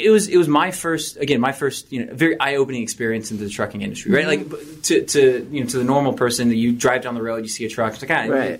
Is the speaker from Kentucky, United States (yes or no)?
yes; Kentucky, United States; also born or lived in Savannah, Georgia; Like, I'm from Kentucky, then moved down to Savannah, Georgia. Good old boy. I just felt at home.